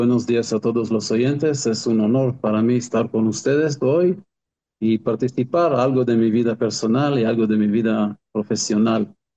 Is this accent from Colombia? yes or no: no; Israel; emigró a Israel, y yo nací en Israel.